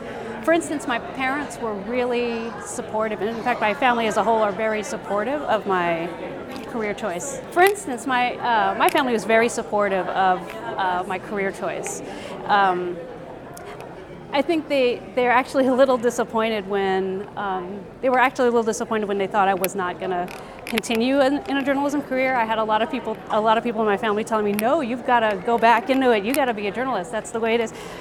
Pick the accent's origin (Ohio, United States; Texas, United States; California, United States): California, United States; Filipino American, and I grew up in the Bay Area mostly. I'm not originally from the Bay Area, but I grew up here mostly.